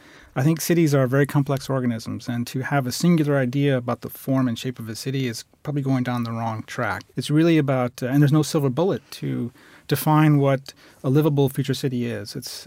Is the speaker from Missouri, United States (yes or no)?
no; Chicago, Illinois, United States; I come from Chicago